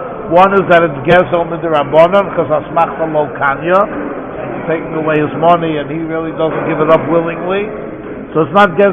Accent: New York City, New York, United States; I remember when I was growing up on the Lower East Side

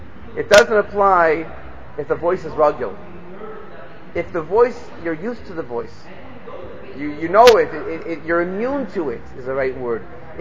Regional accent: United States; but we grew up in America, let's face it, right?

